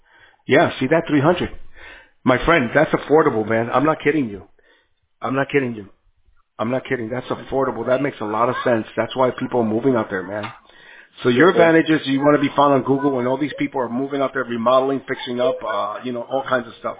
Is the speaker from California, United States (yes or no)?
yes; California, United States; Like, because we're from California, man.